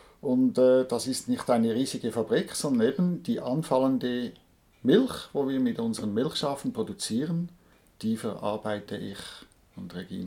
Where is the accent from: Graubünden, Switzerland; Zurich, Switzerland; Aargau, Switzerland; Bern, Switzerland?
Zurich, Switzerland; Nein, ich bin in Zürich, mitten in der Stadt aufgewachsen.